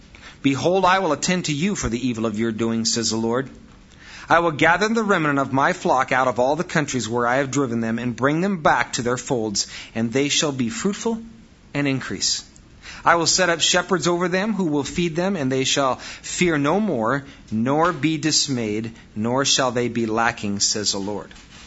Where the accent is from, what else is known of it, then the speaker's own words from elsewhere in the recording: Wisconsin, United States; I mean, I'm from Wisconsin. I'm Norwegian, Hey, what's that got to do with me?